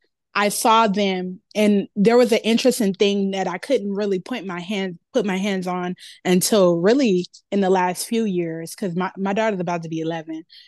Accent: San Francisco, California, United States; moved away as an adult; now in New Orleans, United States; Yes, I'm here from New Orleans, San Francisco originally, but I do have New Orleans roots.

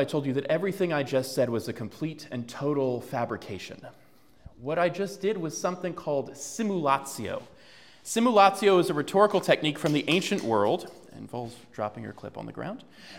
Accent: Virginia, United States; nestled as it is in my home state and the greatest state in the Union, Virginia.

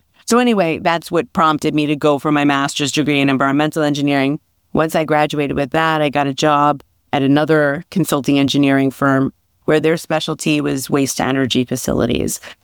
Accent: Westbury, New York, United States; So I grew up on Long Island in Westbury. I still live on Long Island.

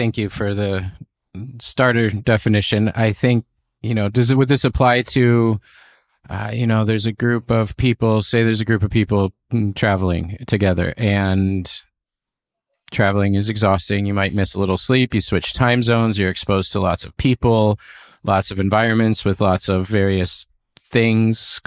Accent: United States; you know, you're in the UK, I'm from the States.

